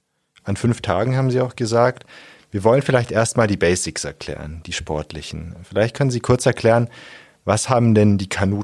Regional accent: Augsburg, Bavaria, Germany; Da sind wir Augsburger ja auch stolz drauf auf diesen Titel UNESCO-Welterbe.

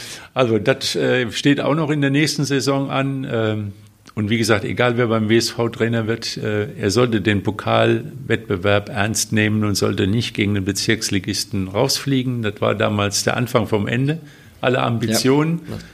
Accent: Rhineland-Palatinate, Germany; born there; Ich als gebürtiger Rheinland-Pfälzer habe immer

